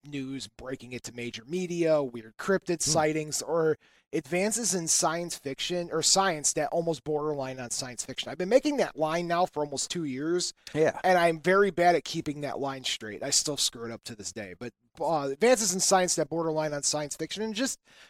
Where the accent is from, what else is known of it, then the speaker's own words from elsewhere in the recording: Whiting, Indiana, United States; I feel like Whiting would be like the clear-cut choice because that's my hometown.